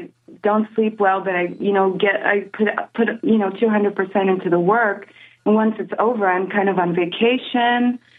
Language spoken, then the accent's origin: English; United States; now in Germany; I'm American. I'm living in Germany, and I have issues with communicating with people.